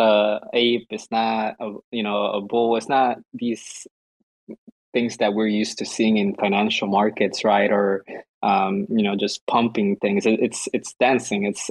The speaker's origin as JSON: {"language": "English", "country": "Guatemala", "said": "I'm from Guatemala and I don't know how to move my hips."}